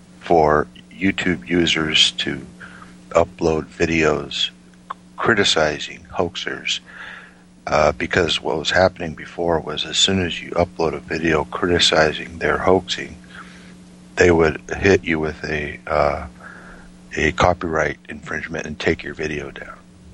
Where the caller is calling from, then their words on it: Washington, United States; Calling from Washington State.